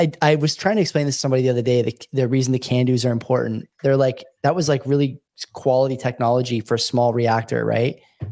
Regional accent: Canada; I live in a place where power is important. You know, we're Canadian.

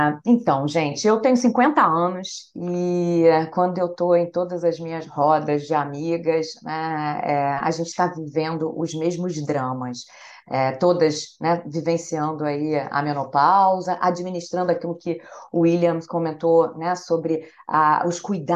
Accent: Barra Mansa, Rio de Janeiro, Brazil; born there; nasci em Barra Mansa, interior do estado do Rio, mas me sinto carioca de coração.

